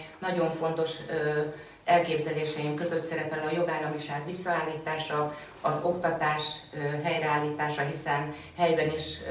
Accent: Csorna, Győr-Moson-Sopron, Hungary; born there; Csornán születtem, egy leányom

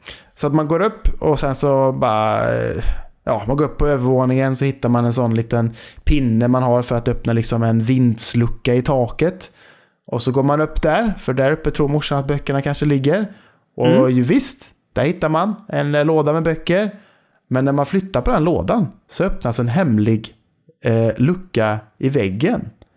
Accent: Trollhättan, Västra Götaland County, Sweden; Jag är från Trollhättan, jag kan inte hjälpa det. Jag kan inte hjälpa det. Det är så vi snackar här, vet du.

